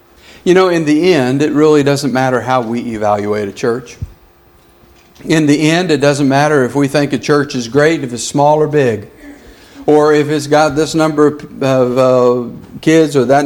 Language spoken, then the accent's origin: English; New Mexico, United States; I grew up in New Mexico on the Rio Grande.